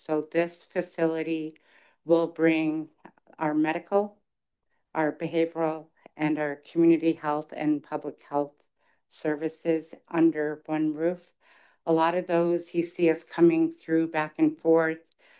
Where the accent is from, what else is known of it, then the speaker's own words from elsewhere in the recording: St. Paul Island, Alaska, United States; I was born and raised up in St. Paul Island.